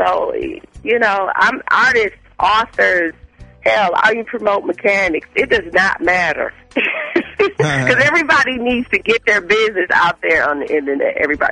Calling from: Flint, Michigan, United States; I'm in Michigan, right outside of Flint.

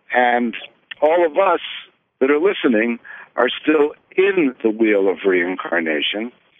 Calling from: Boulder City, Nevada, United States; I'm calling from Boulder City, Nevada.

